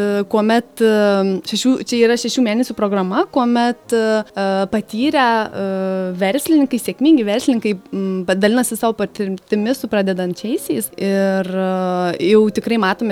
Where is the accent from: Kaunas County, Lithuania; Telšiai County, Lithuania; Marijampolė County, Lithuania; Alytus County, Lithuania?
Alytus County, Lithuania; Alytus; Esu alytiškė, bet studijavau užsienyje.